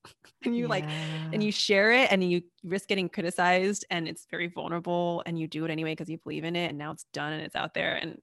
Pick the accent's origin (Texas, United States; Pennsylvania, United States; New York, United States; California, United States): California, United States; Because where I grew up in California, it was like people went crazy.